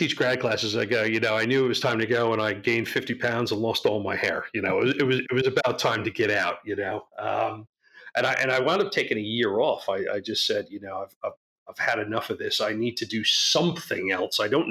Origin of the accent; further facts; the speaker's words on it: New Jersey, United States; I grew up in New Jersey, so I was one of those guys who would look at the New York skyline, which you could see from my town because we're up on a hill